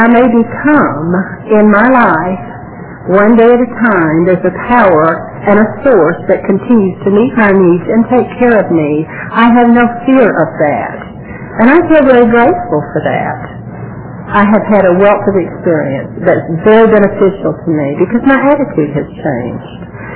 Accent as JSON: {"language": "English", "region": "Georgia", "country": "United States", "tie": "born there", "said": "I was born in Georgia some time ago. That's a good beginning. My father was a lumberman."}